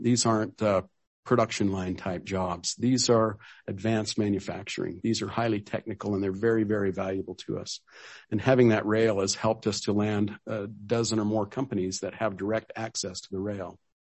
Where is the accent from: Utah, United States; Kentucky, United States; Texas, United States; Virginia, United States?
Utah, United States; Cedar City; And growing up in Cedar City, I saw that happen.